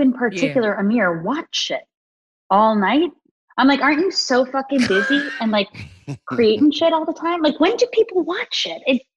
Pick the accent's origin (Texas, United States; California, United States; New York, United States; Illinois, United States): New York, United States; Long Island; I'm trash. I'm from Long Island. I'm trash.